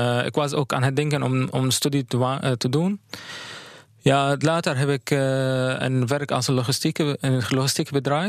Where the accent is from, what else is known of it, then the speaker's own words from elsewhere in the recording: Syria; Dutch is a second language; moved away as an adult; now in Netherlands; Ik kom uit Syrië. Ik heb een Palestijnse achtergrond, maar ik was in Syrië geboren, gegroeid en gestudeerd. En gewerkt ook.